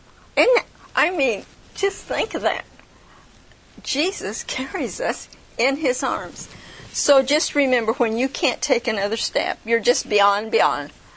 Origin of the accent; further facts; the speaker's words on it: Indiana, United States; But finally I decided, well, they didn't know Indiana, so I told, no, I'm from Indiana.